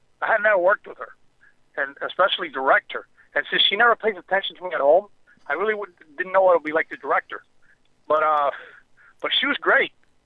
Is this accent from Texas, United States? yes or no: no; Miami, Florida, United States; I was born and raised in Miami, where the series supposedly took place.